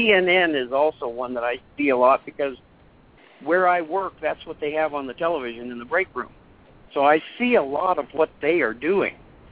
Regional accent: California, United States; I did a little bit of growing up in California, but that was way before Reagan's time

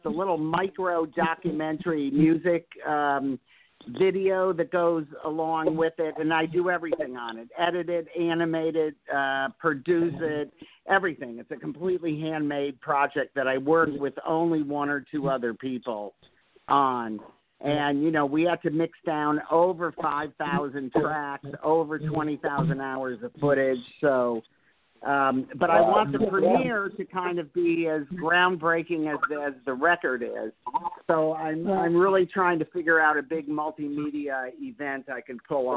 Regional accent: Detroit, Michigan, United States; And I'm from Detroit, and I love Detroit.

